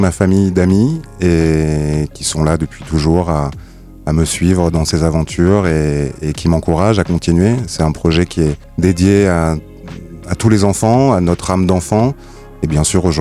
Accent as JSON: {"language": "French", "country": "France", "lives_now": "Mexico", "said": "je vis en ce moment au Mexique et je vais continuer à rouler en Amérique latine. Je suis français"}